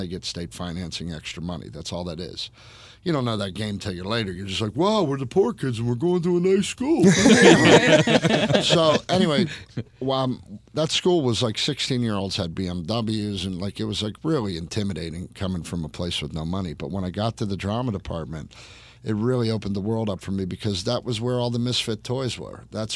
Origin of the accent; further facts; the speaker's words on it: Pittsburgh, Pennsylvania, United States; I grew up in Pittsburgh.